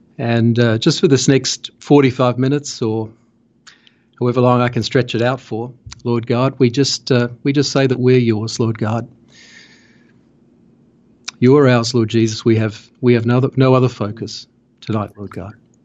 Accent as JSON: {"language": "English", "country": "Australia", "said": "I'm from Australia. You probably guessed from my accent."}